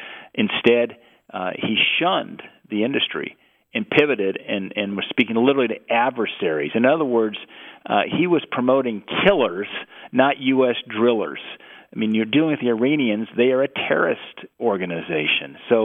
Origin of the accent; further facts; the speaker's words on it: Montana, United States; I remember growing up in Montana when I was going to school at Montana State.